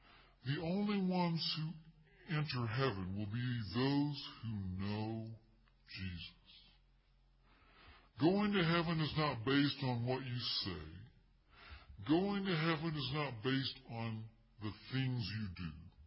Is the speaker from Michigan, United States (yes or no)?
no; Athens, Georgia, United States; Now, I grew up in Athens, Georgia, and Athens, Georgia is where the University of Georgia is.